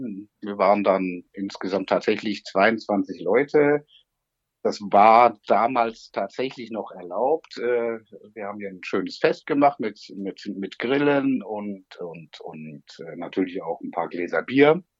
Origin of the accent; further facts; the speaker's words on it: Leverkusen, North Rhine-Westphalia, Germany; Ich bin, wie gesagt, in Leverkusen geboren und aufgewachsen